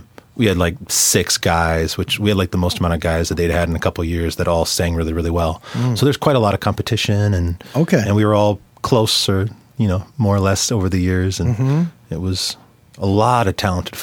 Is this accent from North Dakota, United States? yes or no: yes; North Dakota, United States; So, you know, I'm from North Dakota, and while we were in a small, you know, we had a lot of talent in our small town